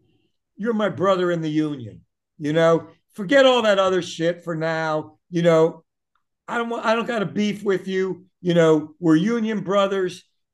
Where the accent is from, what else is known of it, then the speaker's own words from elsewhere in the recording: Washington, District of Columbia, United States; even though I grew up in Washington, D.C. in the 50s, which was felt like a southern city.